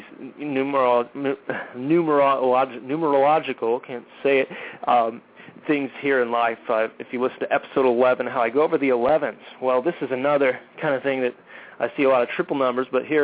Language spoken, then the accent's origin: English; United States; born there; You know, I was born in America, you know, but to me it's just a country.